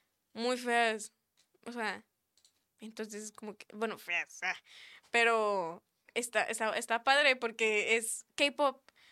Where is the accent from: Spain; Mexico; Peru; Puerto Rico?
Mexico; Yo sí lo voy a reclamar como mexicana